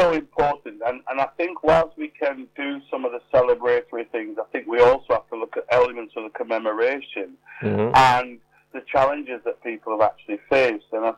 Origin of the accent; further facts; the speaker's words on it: Bradford, Yorkshire and the Humber, United Kingdom; born there; I was born in Bradford and my sister was born in Jamaica.